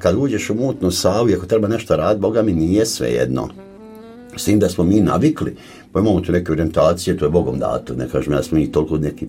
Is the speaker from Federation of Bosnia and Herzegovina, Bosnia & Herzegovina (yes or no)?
no; Brčko, Brčko District, Bosnia & Herzegovina; Mi smo prvi kadar iz Brčko koji smo, da ne kažem, krv proljevali da završimo tu obuku.